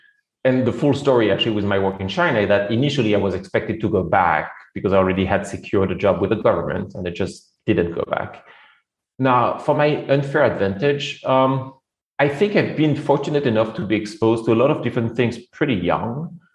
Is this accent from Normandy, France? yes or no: yes; Normandy, France; moved away as an adult; I am originally from France. I left France about 15 years ago, which means that I did all my childhood and college education in France. Grew up pretty simply in the countryside in Normandy, northwest of France.